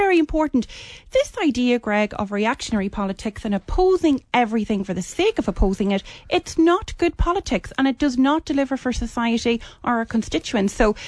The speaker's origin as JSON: {"language": "English", "country": "Ireland", "said": "I feel that we as an Irish nation, we do give our aid."}